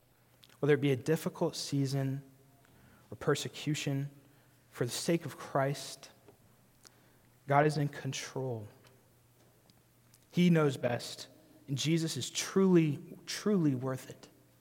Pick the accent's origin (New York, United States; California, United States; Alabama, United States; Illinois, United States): Alabama, United States; Huntsville; growing up in Huntsville, Alabama, it was weird if you didn't go to church.